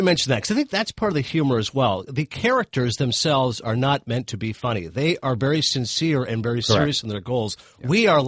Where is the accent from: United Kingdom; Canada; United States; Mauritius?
Canada; Toronto, Ontario; From Toronto, same as you.